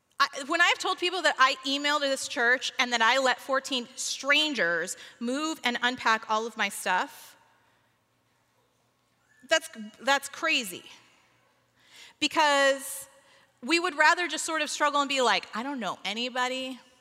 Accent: California, United States; I'm from California. How do I do things in the snow?

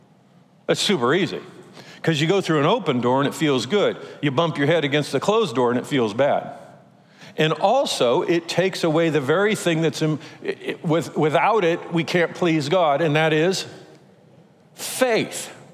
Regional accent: Long Beach, California, United States; now in San Clemente, United States; We grew up in Long Beach and time to move to San Clemente.

